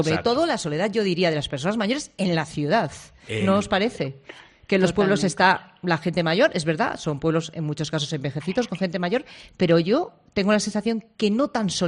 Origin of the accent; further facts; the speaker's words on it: Zamora, Castile and León, Spain; es un problema de Zamora, de donde soy yo